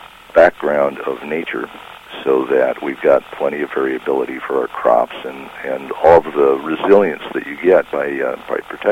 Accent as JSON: {"language": "English", "town": "Rockford", "region": "Illinois", "country": "United States", "tie": "born or raised there", "said": "when I was growing up in Rockford in the 50s"}